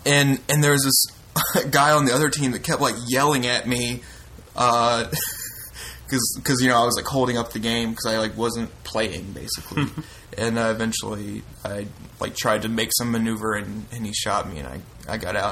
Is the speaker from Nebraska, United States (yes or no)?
no; Alabama, United States; I'm from Alabama also.